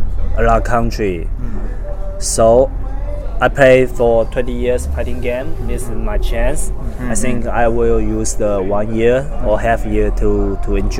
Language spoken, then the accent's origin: English; Taiwan; English is a second language; As a player, my strengths is like I'm not from Japan. I am from the Taiwan small island.